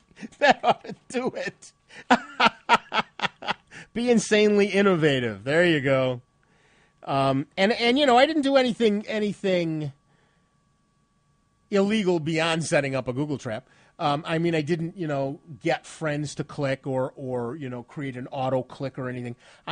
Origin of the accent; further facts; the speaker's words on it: United States; I'm American. We don't learn foreign languages.